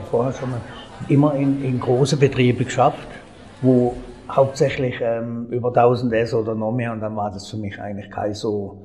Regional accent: Herde, Germany; now in Riefelde, Germany; bin ich aus Herde, aufgewachsen in Herde, wohne jetzt in Riefelde

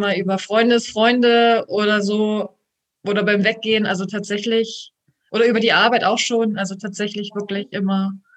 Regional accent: Brandenburg, Germany; now in Hamburg, Germany; Nein, ich bin keine gebürtige Hamburgerin. Ich komme ursprünglich aus dem Spreewald in Brandenburg, lebe aber jetzt seit 15 Jahren in Hamburg.

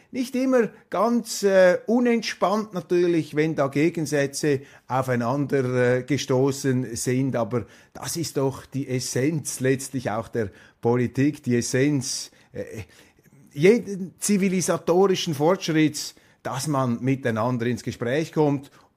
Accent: Zurich, Switzerland; Umwerfend, weil wir Zürcher sind nicht so oft da oben.

